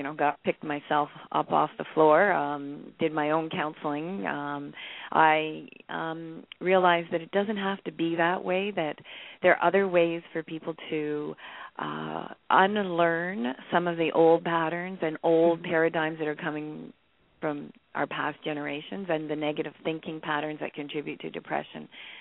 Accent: Ottawa, Ontario, Canada; I'm from Canada, Ottawa, Ontario, and I did university here.

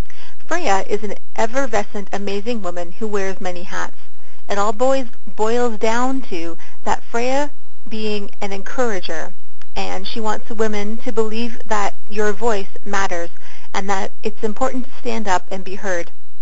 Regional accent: Pickering, Ontario, Canada; now in Calgary, Canada; I now live in Calgary, Alberta, yet I grew up in Pickering, Ontario, about 20 minutes east from Toronto.

